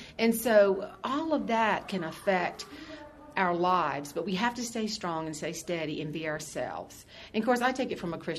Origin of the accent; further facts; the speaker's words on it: Johns Island, South Carolina, United States; I grew up in the Low Country, we call it. It's outside of Charleston, John's Island. My daddy was a tomato farmer, and I married and moved to the middle part of the state we call the Ridge.